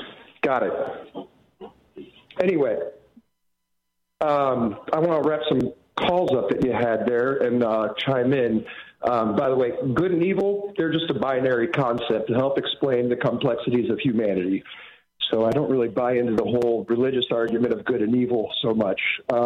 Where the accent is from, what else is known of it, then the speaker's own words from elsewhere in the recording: Ohio, United States; because I'm from Ohio. I live in Columbus.